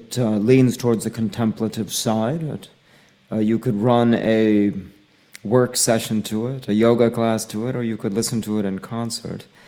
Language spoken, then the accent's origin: English; Midwest, United States; And then also then growing up in the States and the Midwest and listening to hard rock and heavy rock